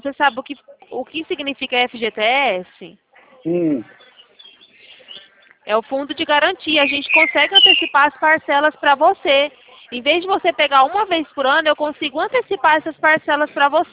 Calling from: Araçatuba, São Paulo, Brazil; Eu falo daqui de Araçatuba, estado de São Paulo.

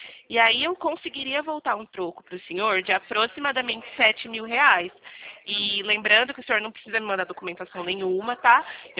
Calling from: Araras, São Paulo, Brazil; Eu sou daqui da cidade de Araras, eu falo daqui da cidade de Araras

